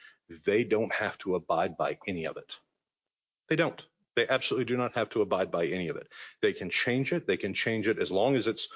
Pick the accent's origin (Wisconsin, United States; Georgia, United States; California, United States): Georgia, United States; Atlanta; I grew up in Atlanta. I've been here for 25 years, lived downtown for 20